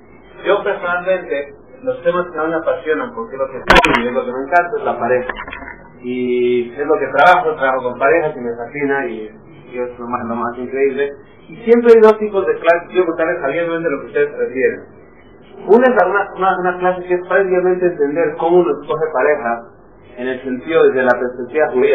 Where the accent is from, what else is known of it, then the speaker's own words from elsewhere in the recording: Mexico; Yo vengo de México. No vengo de una familia religiosa